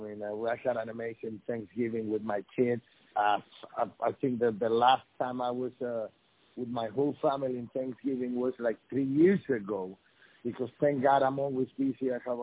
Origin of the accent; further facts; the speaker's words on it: San Antonio, Texas, United States; Combat Americas is in town, in my hometown in San Antonio.